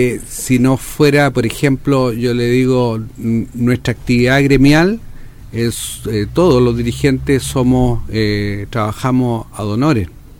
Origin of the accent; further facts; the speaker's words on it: Santiago, Santiago Metropolitan Region, Chile; now in San Fernando, Chile; Soy de Santiago, tengo la oficina allá, pero vivo en San Fernando.